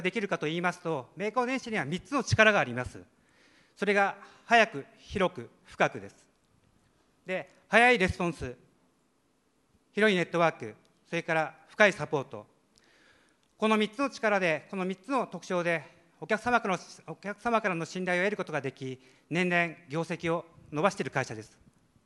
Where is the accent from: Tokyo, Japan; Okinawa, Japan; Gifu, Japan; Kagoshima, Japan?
Kagoshima, Japan; 私鹿児島県出身です。で、この業界ちょうど20年目になりまして、年齢は44歳になります。